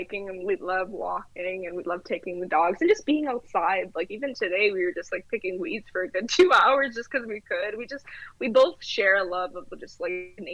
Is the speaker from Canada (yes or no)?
yes; Toronto, Ontario, Canada; I grew up in Toronto. Like, my entire family, we're all Leafs fans.